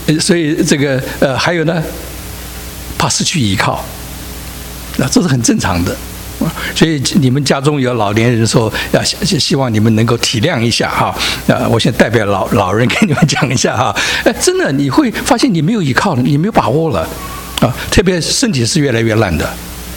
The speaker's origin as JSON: {"language": "Chinese", "region": "Guangdong", "country": "China", "said": "套一句我广东人说的话呢"}